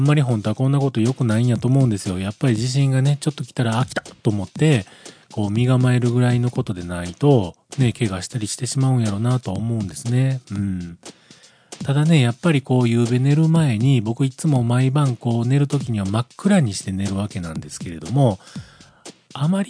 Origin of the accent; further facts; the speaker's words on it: Kyoto, Japan; 僕がこの京都市に生まれ育ち、今まででこんな経験は本当初めてで